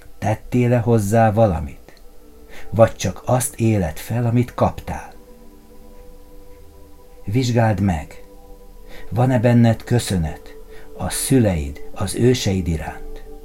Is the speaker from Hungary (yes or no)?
yes; Hungary; Mi magyarok vagyunk most Európában, de az egész világban is a szabadság megtestesítői.